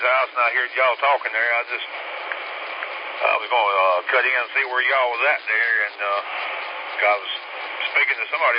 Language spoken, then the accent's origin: English; Fountain Inn, South Carolina, United States; now in Spartanburg, United States; I'm originally from Fountain Inn.